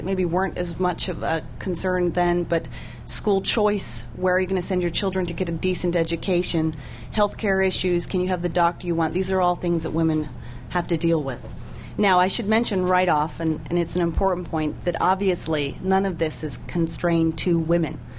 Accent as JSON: {"language": "English", "region": "Oregon", "country": "United States", "said": "I spoke to a woman who is out in Oregon, my home state"}